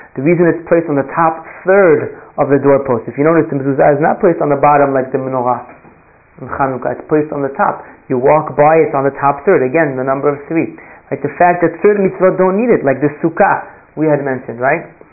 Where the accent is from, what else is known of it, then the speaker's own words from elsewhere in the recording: New York, United States; You know, I'm from New York, like the most exciting thing I have is like Borough Park or something.